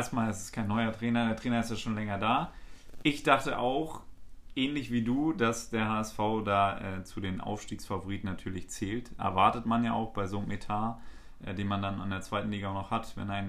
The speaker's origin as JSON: {"language": "German", "region": "Hamburg", "country": "Germany", "said": "Wir als Hamburger beobachten das Ganze natürlich."}